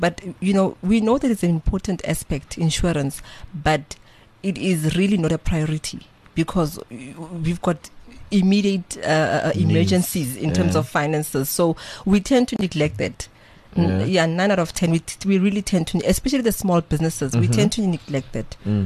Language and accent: English; Gauteng, South Africa; I'm from Gelreksdal in the East Rand